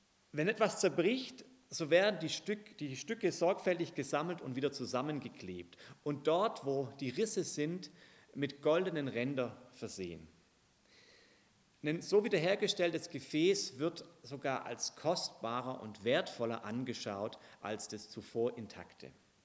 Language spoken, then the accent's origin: German; Baden-Württemberg, Germany; Hey, als Schwabe, da brauchen wir die einfach.